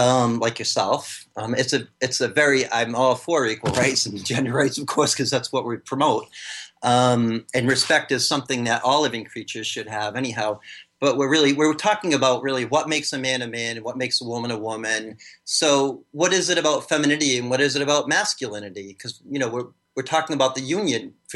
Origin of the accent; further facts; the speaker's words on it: United States; now in Australia; I've learned what it's like to be in Australia as a man, as an American man with Australian women.